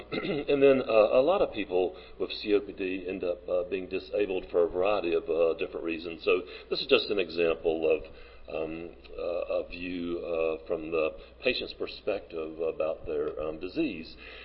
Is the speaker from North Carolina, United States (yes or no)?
yes; North Carolina, United States; I'm from North Carolina.